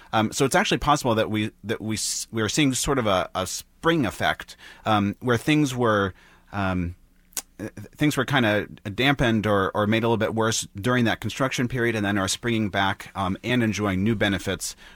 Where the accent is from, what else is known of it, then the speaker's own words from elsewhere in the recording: Minneapolis, Minnesota, United States; projects that we've seen in my hometown in Minneapolis